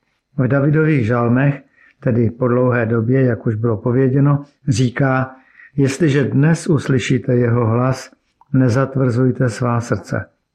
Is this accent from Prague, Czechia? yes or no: yes; Prague, Czechia; now in Zlín, Czechia; Původem jsem z Prahy, kde jsem se víc jak 10 let věnoval službě mládeži.